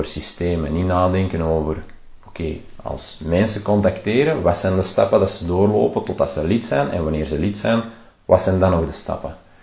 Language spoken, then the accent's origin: Dutch; Antwerp, Flanders, Belgium; Ja, wij zijn zelf van Antwerpen.